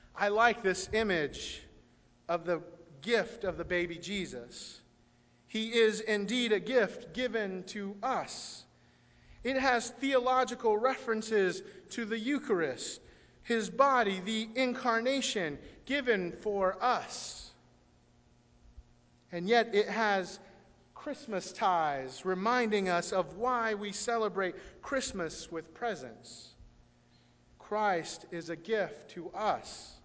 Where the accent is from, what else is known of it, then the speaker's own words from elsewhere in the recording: Texas, United States; first language Spanish; English is a second language; my first language was Spanish, but growing up in North Texas and going to school in an English-speaking environment, I lost my Spanish, and as I grew up, I had to relearn it.